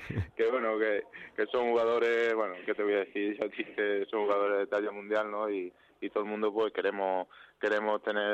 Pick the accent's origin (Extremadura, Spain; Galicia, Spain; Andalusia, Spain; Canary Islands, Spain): Extremadura, Spain; Montijo; De Montijo.